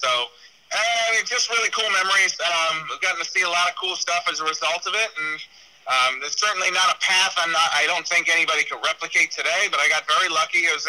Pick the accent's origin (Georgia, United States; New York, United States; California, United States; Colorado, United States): New York, United States; I'm a 14, 15-year-old growing up in Wolfsburg, New York.